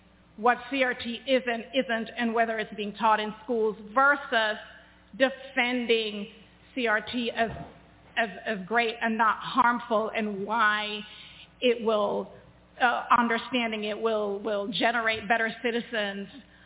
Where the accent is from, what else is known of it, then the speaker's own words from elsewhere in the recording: Virginia, United States; Hi, I feel fortunate that I'm from Virginia, which just passed legislation adding African-American history and social studies to the state's curriculum and standards of learning.